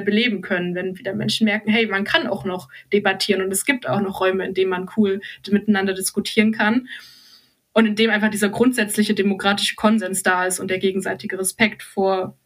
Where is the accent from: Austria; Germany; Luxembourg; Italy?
Germany; Kolpa, Thuringia; also born or lived in Saalfeld; Ich bin jetzt 21 Jahre alt, geboren 2002 in Saalfeld und aufgewachsen in Kolpa. Das ist ein Dorf mit ungefähr 1000 Einwohnern im Saale-Orla-Kreis, genau in Thüringen.